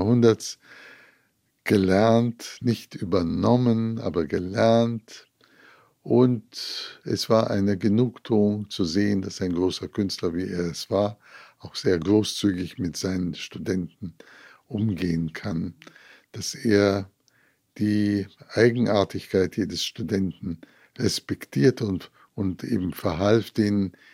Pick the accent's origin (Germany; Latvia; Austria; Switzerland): Latvia; Riga; moved away as an adult; also born or lived in Moscow; Als ich meine Heimatstadt Riga verlassen habe, nach dem Abschluss der Schule und nach Moskau ging